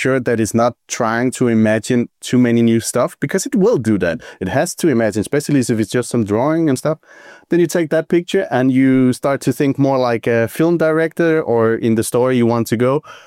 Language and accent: English; Denmark; I come from Denmark myself, so I worked a bit there as well.